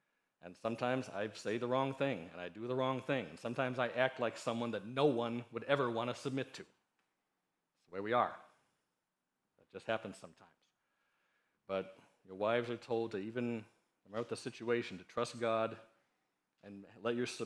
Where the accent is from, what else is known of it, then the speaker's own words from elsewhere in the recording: Chicago, Illinois, United States; You know, I'm from Chicago, and I was going into seventh grade when the Bulls drafted Michael Jordan.